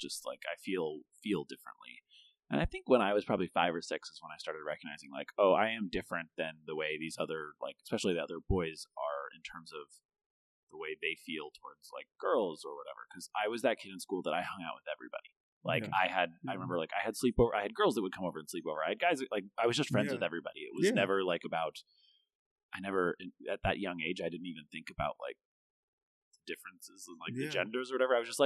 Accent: Seattle, Washington, United States; I was born in Seattle and to two very middle class parents, a nurse and an engineer, kind of like good middle class jobs. And we lived in Seattle for a while

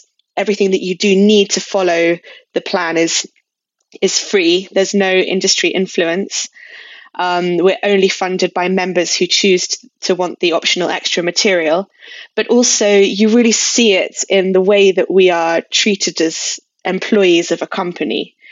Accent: England, United Kingdom; I speak fluent Spanish as well as being English.

